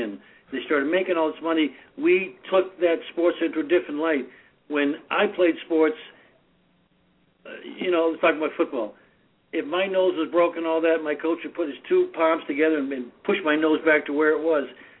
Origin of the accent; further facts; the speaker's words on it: Boston, Massachusetts, United States; accent: Boston; Every afternoon, my teacher would have me read to the class so the class could laugh at my Boston accent.